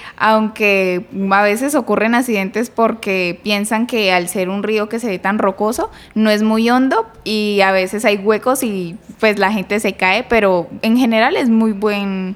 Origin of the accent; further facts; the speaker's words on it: Cali, Valle del Cauca, Colombia; also born or lived in Pereira; Nací en Pereira, en Risaralda básicamente, y vine a vivir desde muy pequeña a Cali.